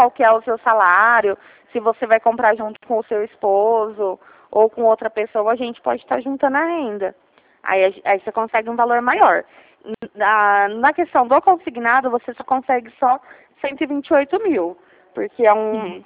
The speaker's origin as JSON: {"language": "Portuguese", "town": "Ribeirão Preto", "region": "São Paulo", "country": "Brazil", "said": "Isso mesmo. Eu sou daqui de Ribeirão Preto, tá?"}